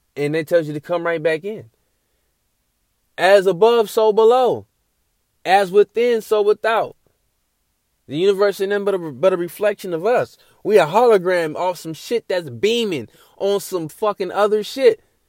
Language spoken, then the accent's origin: English; Nacogdoches, Texas, United States; born there; I'm like a black redneck. I was born in Nacogdoches, Texas.